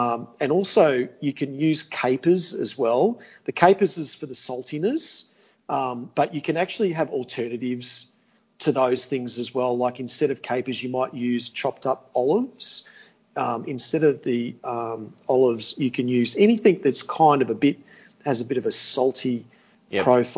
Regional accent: Australia; I am from a European background. Even though I'm an Aussie, I was born in Australia, I do have a lot of Greek and European heritage in the way I was brought up

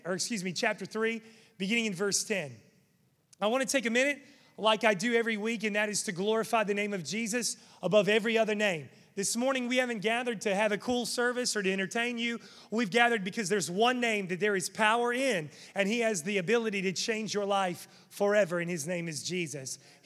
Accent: West Virginia, United States; now in Charlotte, United States; I'm from West Virginia, for those of you who don't know that. I feel like I tell you all the time, at least once a month. But anyway, in West Virginia, growing up there, there's not a whole lot of things to do.

